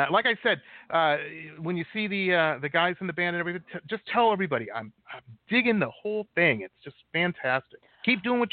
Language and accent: English; New Baltimore, Michigan, United States; And that happens to be the town that I grew up in. So I know we have a lot of listeners from my hometown of New Baltimore there.